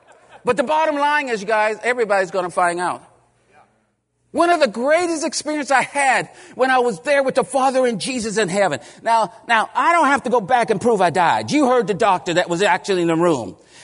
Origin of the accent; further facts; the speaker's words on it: California, United States; I didn't grow up around them. You know, I grew up in California. Most of them were in Texas and Oklahoma.